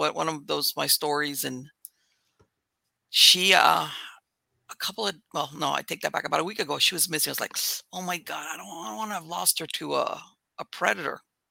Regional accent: Florida, United States; When you're born and raised in Florida, especially South Florida, which has got a subtropical climate, you can withstand it.

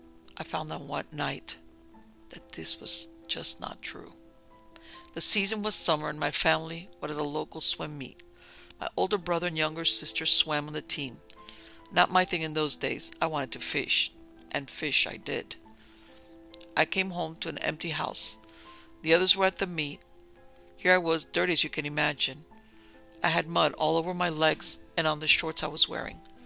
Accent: Irmo, South Carolina, United States; I grew up in Irmo, South Carolina, in a middle-class neighborhood that was just wonderful.

